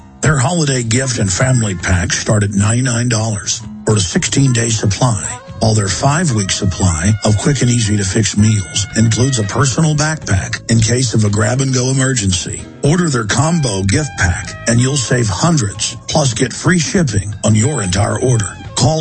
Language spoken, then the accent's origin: English; England, United Kingdom; this is a corrupt empire like the British Empire 200 years ago, but I as an Englishman get something from it.